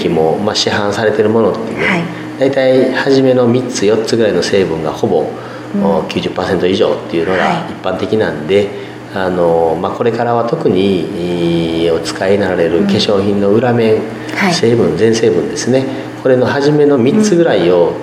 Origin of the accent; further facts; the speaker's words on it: Kagoshima, Japan; あの例えばうちの地元で採れるパッションフルーツっていうのが有名なんですけど、はい、あの鹿児島県では一応ハウスの出荷高で 2番目のとこなんですけどね、